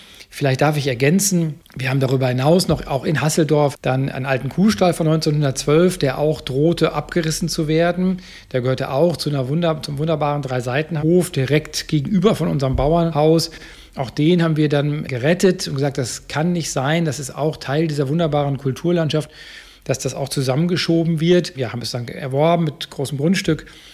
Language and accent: German; Münster, North Rhine-Westphalia, Germany; Ich komme aus Münster-Westfalen, das ist geprägt von roten Backsteinhäusern und irgendwie habe ich dazu eine ganz besondere Beziehung